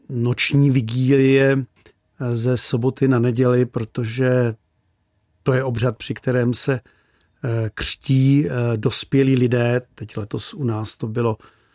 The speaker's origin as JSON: {"language": "Czech", "town": "Červený Kostelec", "region": "Hradec Králové Region", "country": "Czechia", "also_born_or_lived": "Jaroměř", "said": "Já jsem v Jaroměři se narodil a jsem z Červeného Kostelce."}